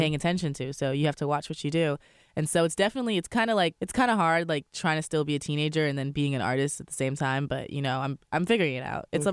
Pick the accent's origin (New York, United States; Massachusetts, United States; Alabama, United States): New York, United States; Brooklyn; Well, I'm from Brooklyn, New York.